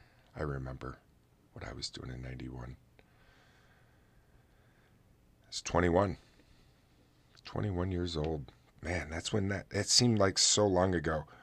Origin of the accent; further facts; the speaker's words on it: New York, United States; against operating a motor vehicle while under the influence of alcohol went into effect in New York, my home state, in 1910.